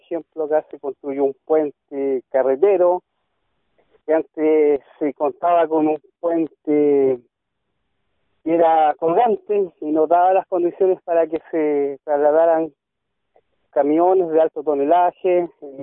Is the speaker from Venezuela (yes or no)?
no; Araucanía, Chile; nuestro origen es Rañén Tuleujo. Aquí son dos ríos los que nos tenemos acá en nuestro territorio, Quiepe y Cautín